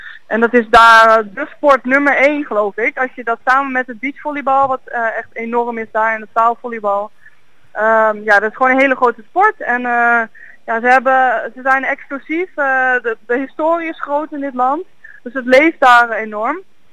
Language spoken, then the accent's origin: Dutch; Oostzaan, North Holland, Netherlands; Ik kom zelf ook, althans ik kom niet letterlijk uit Amsterdam, maar Oostzaan.